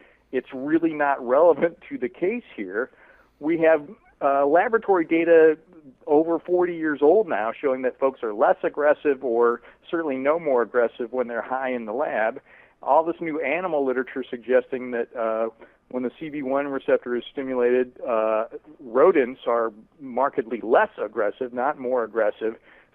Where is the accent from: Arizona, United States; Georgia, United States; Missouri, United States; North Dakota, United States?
Missouri, United States; St. Louis; A lot of folks know I'm from St. Louis. I grew up not far from there.